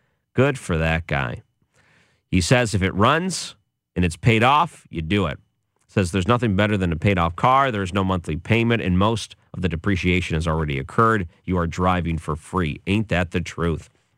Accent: Detroit, Michigan, United States; But all those great memories I had growing up in Detroit, that was my home team, man.

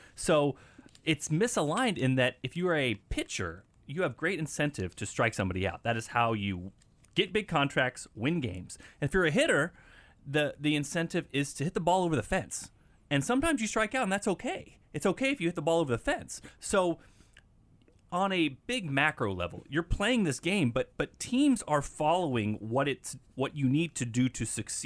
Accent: Emporia, Kansas, United States; I remember I grew up in Emporia, so they would have the mini schedule, the pocket schedule

